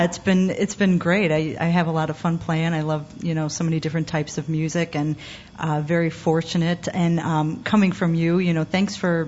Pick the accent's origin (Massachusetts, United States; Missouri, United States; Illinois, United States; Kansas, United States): Illinois, United States; Berwyn; Yeah, I'm a Berwyn girl